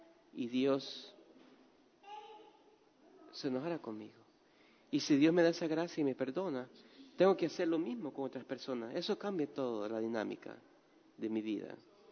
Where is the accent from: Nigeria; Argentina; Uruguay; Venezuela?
Nigeria; Spanish is a second language; esos son los nigerianos, como somos enojados, escandalosos, rudos